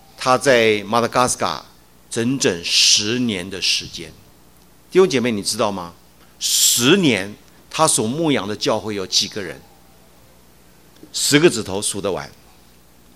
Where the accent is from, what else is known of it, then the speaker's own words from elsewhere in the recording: China; 我们中国人很在乎排名，对不对？